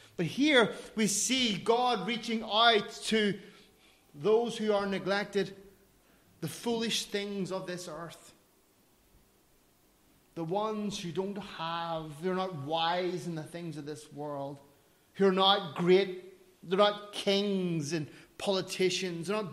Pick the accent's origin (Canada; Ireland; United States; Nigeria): Ireland; I don't know. I'm Irish. Invite me to go to there.